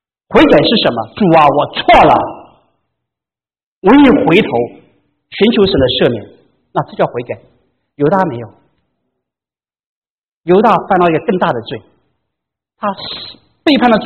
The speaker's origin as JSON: {"language": "Chinese", "country": "China", "said": "我们中国人不是有句话说吗？有人是不见棺材不流泪啊。"}